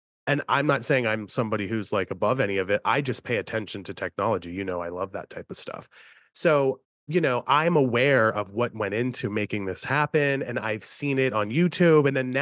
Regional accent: Maryland, United States; now in Pittsburgh, United States; Now, listen, I'm from Western Maryland, coal mining area. I went to WVU, coal mining area. I live in Pittsburgh, coal mining area

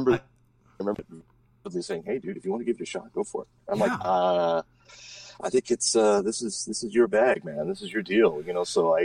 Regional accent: Santa Barbara, California, United States; I grew up in Santa Barbara, and my brother was a huge influence on my life.

